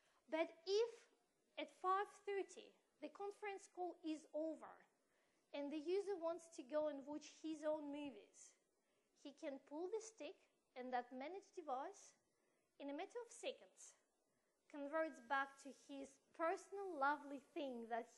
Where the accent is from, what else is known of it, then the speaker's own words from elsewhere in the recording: Russia; English is a second language; I am originally from Russia's business from Serbia, so we still have lots of relatives overseas